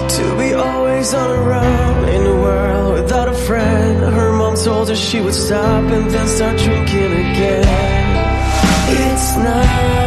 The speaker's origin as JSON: {"language": "French", "town": "Montreal", "region": "Quebec", "country": "Canada", "said": "moi et …, on est de Montréal."}